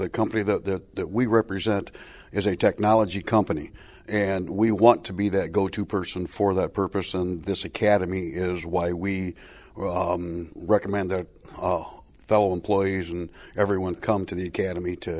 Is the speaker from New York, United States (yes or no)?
no; Thompson, Illinois, United States; I'm from Thompson, Illinois. That's in the northwest corner of Illinois.